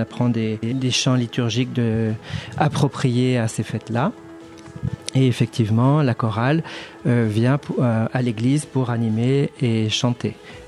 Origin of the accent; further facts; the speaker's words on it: Combloux, Auvergne-Rhône-Alpes, France; je suis natif de Combloux, né en 1953, d'une famille d'hôteliers.